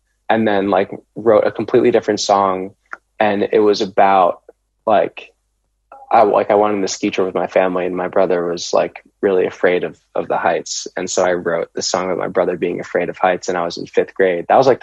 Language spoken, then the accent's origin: English; New Jersey, United States; I'm from New Jersey. Yeah.